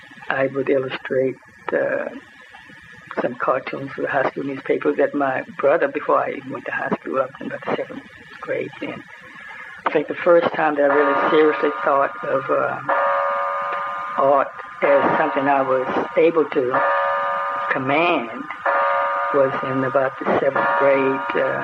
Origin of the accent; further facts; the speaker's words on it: Refugio, Texas, United States; born there; I was born in Refugio, Texas, R-E-F-U-G-I-O.